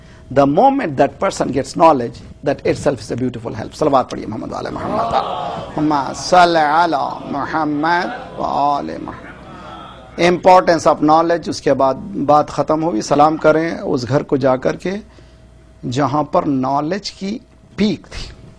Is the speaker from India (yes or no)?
yes; India; I am from India.